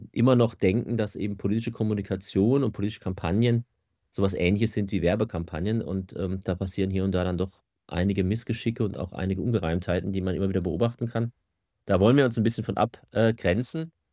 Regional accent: Southern Germany, Germany; moved away; also born or lived in Austria; Ich bin 47 Jahre alt inzwischen. Ich komme ursprünglich aus dem süddeutschen Raum, war dann lange in Österreich, habe dort studiert

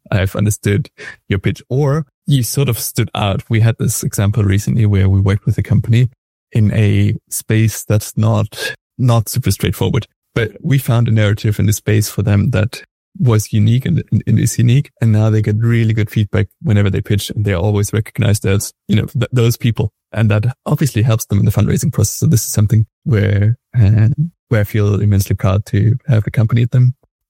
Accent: Germany; English is a second language; now in Sweden; I'm located in southern Sweden, although, as you might hear from my accent, I'm originally German.

